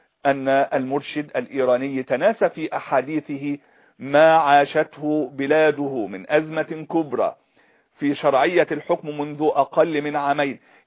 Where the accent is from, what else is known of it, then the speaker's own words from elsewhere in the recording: Egypt; أنا أتحدث الآن كمصري كمسلم سني مصري